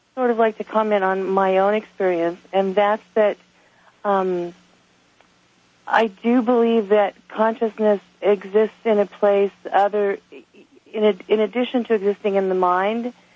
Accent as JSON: {"language": "English", "town": "Los Angeles", "region": "California", "country": "United States", "said": "I'm from Los Angeles."}